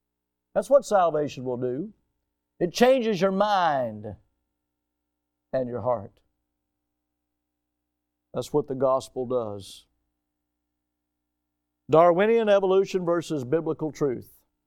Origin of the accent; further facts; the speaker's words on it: the South, United States; Well, I'm going to tell you something. I love being a Southerner. I'm from the South.